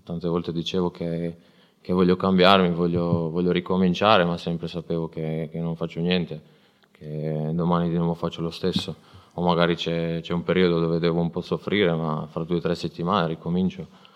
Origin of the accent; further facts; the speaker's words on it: Croatia; Italian is a second language; ho 22 anni, vengo dalla Croazia. Cosa posso dire? Vengo dalla una famiglia cristiana